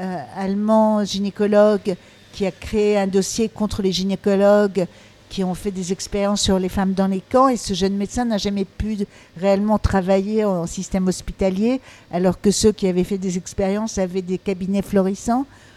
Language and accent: French; Paris, Île-de-France, France; born there; Moi, je suis née ici. Je suis née donc à Paris. Mais je suis née de parents étrangers.